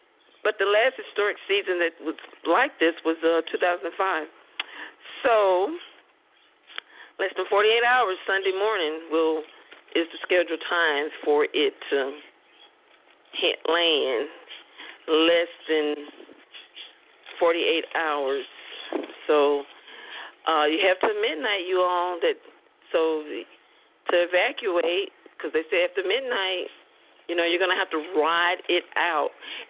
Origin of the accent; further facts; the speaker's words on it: United States; accent: Texas, Oklahoma, Mississippi; You all can really hear my accent, can't you? Like, I have this Texas, Oklahoma, Mississippi accent.